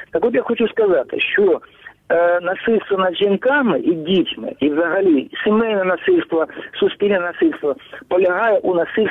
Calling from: Sievierodonetsk, Luhansk Oblast, Ukraine; я телефоную з Сєвєродонецька, Луганської області.

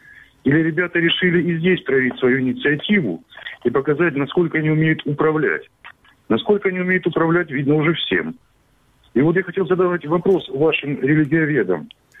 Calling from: Luhansk, Luhansk Oblast, Ukraine

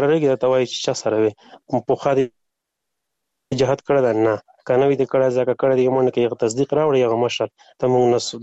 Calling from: Afghanistan; مالی افغانستان نه تماس نیول ده

